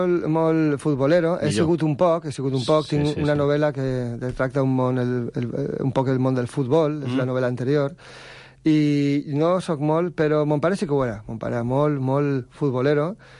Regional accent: Vila-real, Valencian Community, Spain; quan vam fer la festa de presentació de la novel·la al meu poble, a Vila-real

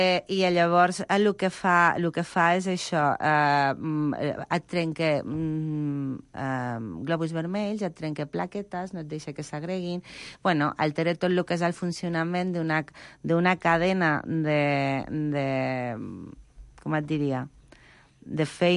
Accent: Zaragoza, Aragon, Spain; T'ho dic jo, que sóc de Saragossa? Mai.

